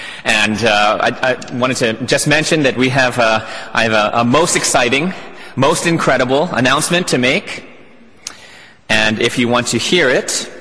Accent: Philadelphia, Pennsylvania, United States; As a kid growing up in Philadelphia

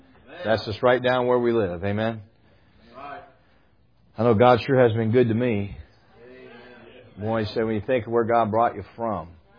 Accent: Akron, Ohio, United States; I grew up in Akron, Ohio, on the Goodyear blimp stationed up there.

